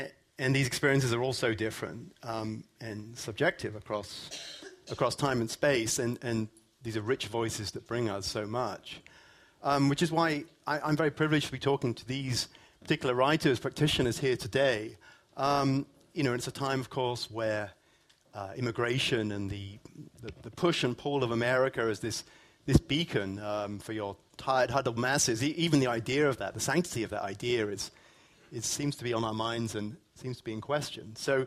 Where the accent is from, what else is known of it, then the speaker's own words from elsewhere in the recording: United Kingdom; I'm also an immigrant. I'm from Britain